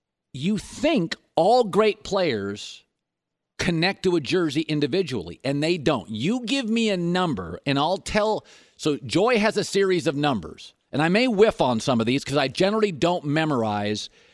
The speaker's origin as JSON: {"language": "English", "town": "Seattle", "region": "Washington", "country": "United States", "said": "So again, I'm a kid from Seattle."}